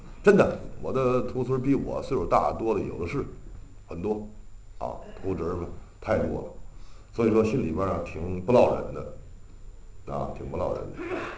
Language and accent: Chinese; Tianjin, China; 就是跟我们就咱们天津人叫饭的